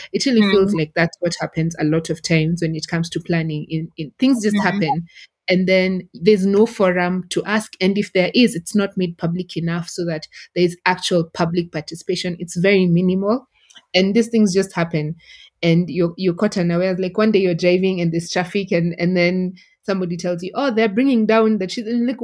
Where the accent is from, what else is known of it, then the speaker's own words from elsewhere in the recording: Nairobi, Kenya; I used to live on Thika Road. I grew up on Thika Road. And I remember in high school, I went to day school.